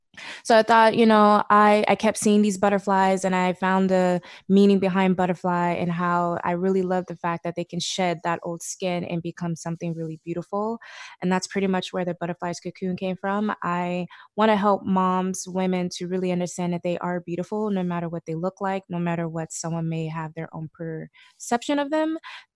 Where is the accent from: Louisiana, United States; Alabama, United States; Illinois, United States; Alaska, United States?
Alaska, United States; So I grew up in Alaska, a small town